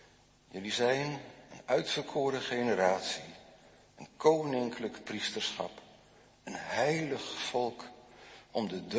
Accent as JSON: {"language": "Dutch", "country": "Netherlands", "said": "Ik denk dat wij als Hollanders al afgehaakt hadden bij het tweede gebod."}